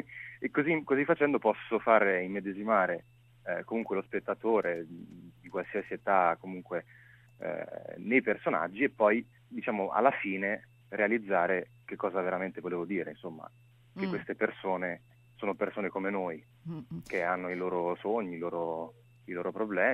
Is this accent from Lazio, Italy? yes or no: no; Imola, Emilia-Romagna, Italy; No, sono di Imola, okay. Provincia di Bologna.